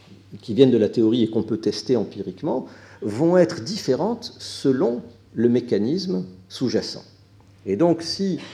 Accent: France; je suis français natif, donc je parle plus vite

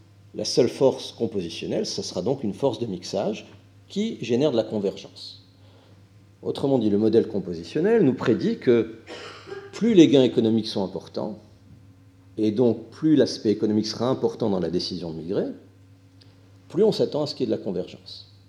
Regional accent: France; je suis français natif, donc je parle plus vite

